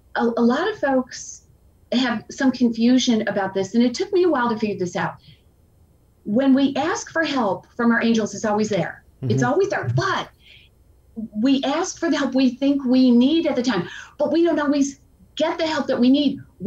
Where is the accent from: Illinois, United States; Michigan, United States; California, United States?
Illinois, United States; Chicago; No, I'm from Chicago.